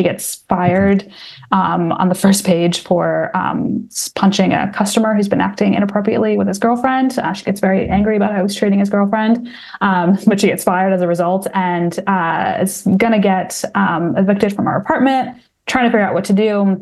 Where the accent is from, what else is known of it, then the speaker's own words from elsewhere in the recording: Washington, United States; I am from Washington State originally, so I wanted it to be set there. I had a dog named Lola when I was growing up